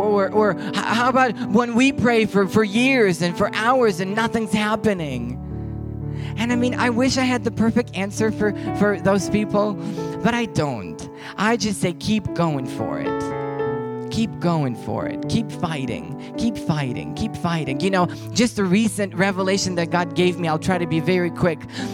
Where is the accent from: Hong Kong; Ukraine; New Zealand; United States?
Ukraine; English is a second language; I'm from Ukraine. You know, I probably should have had some accent to it. But I think I'm good.